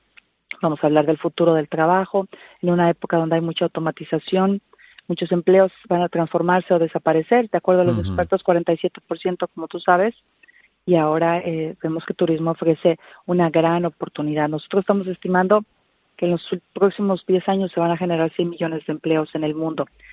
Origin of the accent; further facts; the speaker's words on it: Mexico; en esa época yo era ministra de turismo en mi país, en México